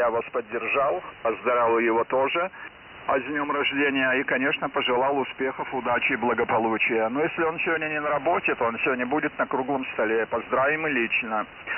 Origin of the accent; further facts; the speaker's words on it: Usadishche, Leningrad Oblast, Russia; это 43 километра отсюда, моя родная деревня Усадище.